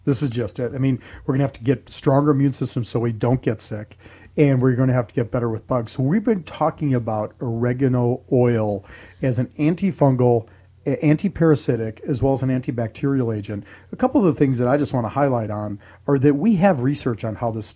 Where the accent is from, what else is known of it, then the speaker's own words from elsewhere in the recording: Chicago, Illinois, United States; Reminds me of growing up in Chicago.